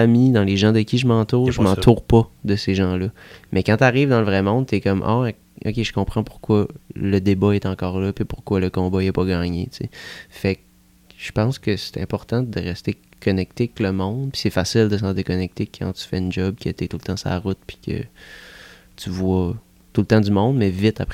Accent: Canada; je viens du Canada

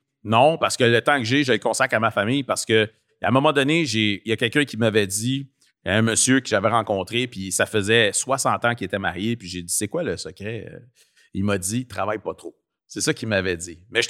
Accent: Montréal-Nord, Quebec, Canada; Moi, j'ai grandi à Montréal-Nord.

